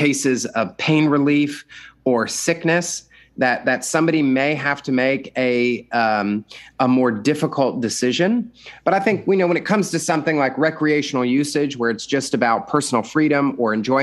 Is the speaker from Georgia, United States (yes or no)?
yes; Georgia, United States; They legalize medical usage in my home state of Georgia, which is quite conservative, not as conservative as it used to be.